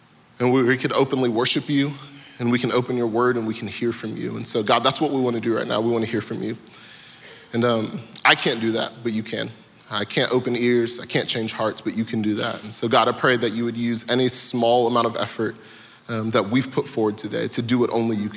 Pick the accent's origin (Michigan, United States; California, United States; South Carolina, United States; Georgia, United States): Georgia, United States; Atlanta; A little bit about me. I am from Atlanta, born and raised.